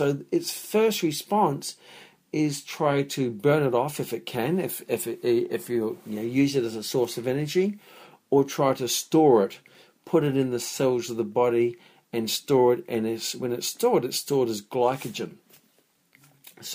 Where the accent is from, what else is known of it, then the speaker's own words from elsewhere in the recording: Papua New Guinea; now in Australia; When I was brought up in New Guinea and I came to Australia, there wasn't a big challenge of obesity.